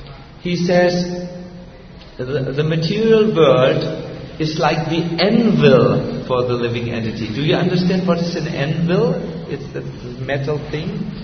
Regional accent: Germany; We are from Germany. We are very stubborn people.

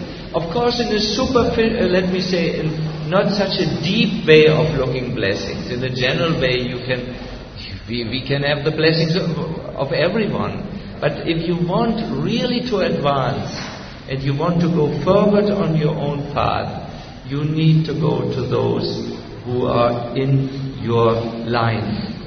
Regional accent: Germany; We are from Germany. We are very stubborn people.

